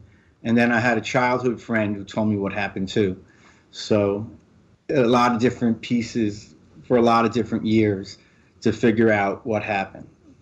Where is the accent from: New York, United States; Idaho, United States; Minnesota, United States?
New York, United States; I'm from New York. You know, my father was from Bensonhurst, my mom from Queens and Corona. So I stripped up upbringing, Italian-American upbringing. We had a pizzeria, so.